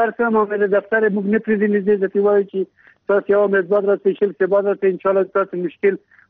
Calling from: Ghazni, Afghanistan; غزنی ولسوالۍ نه، سیمه مرکز دی، 2 کیلومتر له ښار لري، مربوط دی ښار خشه کې بالا.

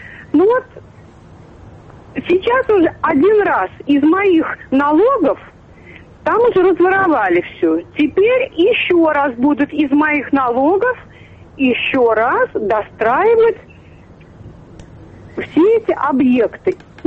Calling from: Tver Oblast, Russia; я звоню из Тверской области.

